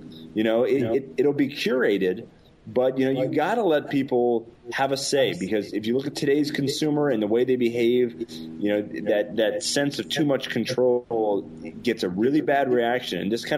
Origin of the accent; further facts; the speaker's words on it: Virginia, United States; now in St. Louis, United States; I'm not a military brat, but I have spent a lot of time moving around. I grew up in Virginia, and I've been here about 7 years.